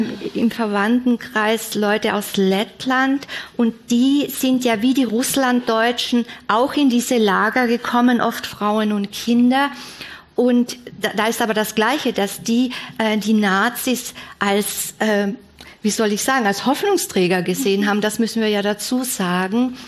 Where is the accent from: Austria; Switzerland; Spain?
Austria; ich bin in Österreich aufgewachsen